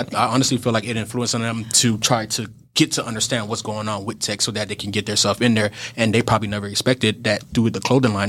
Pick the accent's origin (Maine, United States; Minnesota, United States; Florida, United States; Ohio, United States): Florida, United States; come on, guys, you know we're from Florida.